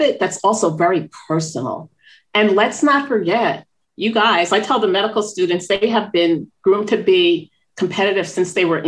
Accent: Northeast, United States; And I'm from the Northeast, the hierarchy is there too.

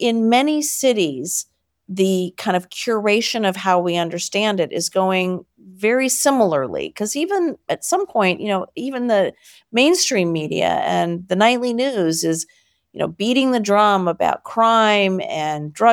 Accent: Detroit, Michigan, United States; I grew up in Detroit, actually, in the 70s and the 80s, and spent a lot of time in New York as well.

